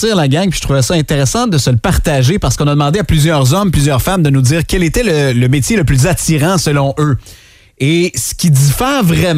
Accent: Sherbrooke, Quebec, Canada; Je suis de Sherbrooke.

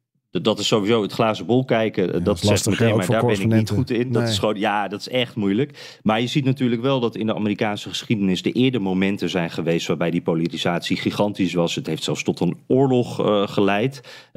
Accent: Friesland, Netherlands; Ik zie mezelf inderdaad als nuchtere Noordelinger ook. Ik kom uit Friesland

